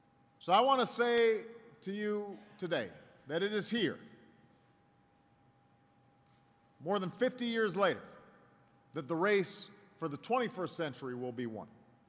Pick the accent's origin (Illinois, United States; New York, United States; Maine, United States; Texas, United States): Illinois, United States; And I know from Illinois, you know, my home state